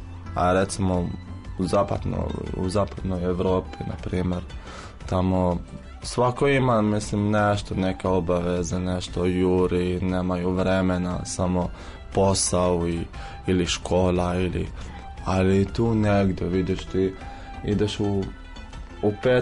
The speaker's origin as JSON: {"language": "Serbian", "country": "Jordan", "second_language": "Serbian", "moved": "as an adult", "lives_now": "Serbia", "said": "ja sam iz Palestine. Mislim, ja sam Jordanac, poreklo iz Palestine. Ja sam četvrta godina medicine, došao sam pre 4 godine."}